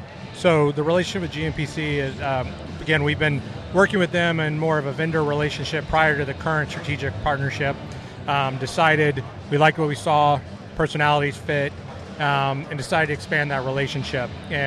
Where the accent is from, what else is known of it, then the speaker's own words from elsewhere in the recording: Florida, United States; I'm from Florida, born and raised on the coast. The Avid lifestyle is the lifestyle I really lived growing up.